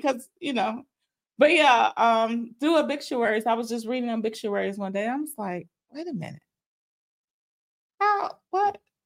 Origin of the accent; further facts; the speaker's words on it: Cincinnati, Ohio, United States; So originally I'm from Cincinnati, Ohio.